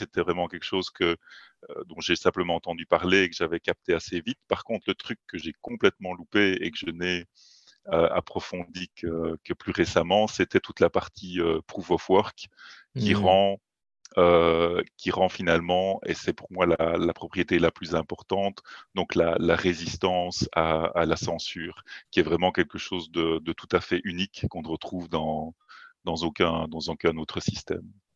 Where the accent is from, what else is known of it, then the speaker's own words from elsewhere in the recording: Belgium; Je viens effectivement de Belgique.